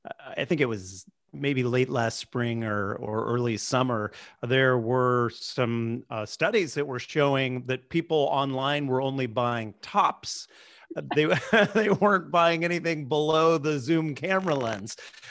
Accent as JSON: {"language": "English", "region": "West Coast", "country": "United States", "tie": "born or raised there", "said": "You know, I grew up on the West Coast."}